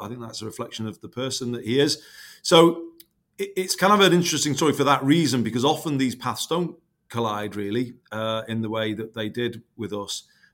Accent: Old Roan, North West England, United Kingdom; born there; I was born in Old Roane, so very close to Aintree Racecourse, probably only about 3 miles from where Steve grew up in Kirby. I was nearer to Liverpool city centre than the mayor of Liverpool

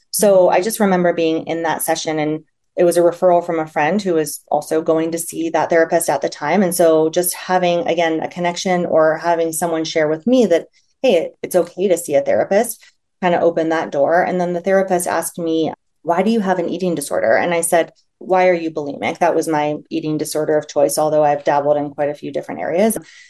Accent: Midwest, United States; I grew up in the Midwest in a blue collar area

